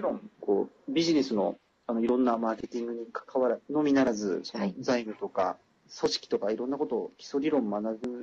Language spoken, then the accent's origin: Japanese; Nagoya, Aichi, Japan; born there; now in Tokyo, Japan; 私ですね、名古屋に生まれて、はい、静岡大学に行ってですね